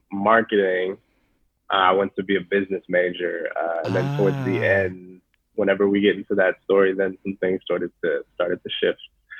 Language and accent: English; Phoenix, Arizona, United States; But I grew up in South Phoenix on the South Side